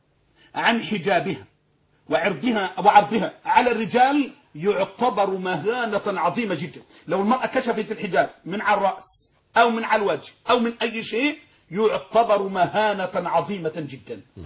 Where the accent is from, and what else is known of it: Egypt